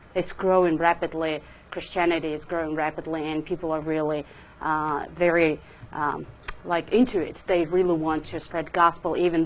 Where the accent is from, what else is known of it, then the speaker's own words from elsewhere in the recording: Mongolia; English is a second language; moved away as an adult; And I'm from Mongolia. If you remember, Mongolia is a very small country between Russia and China.